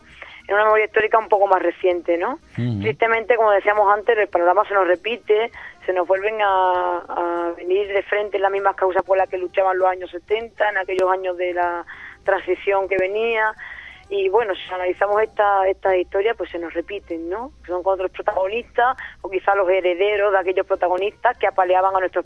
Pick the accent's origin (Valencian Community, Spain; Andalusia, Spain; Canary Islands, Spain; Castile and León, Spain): Andalusia, Spain; todo lo que es la historia de mi pueblo, de mi Andalucía, de mi país, que no conocía.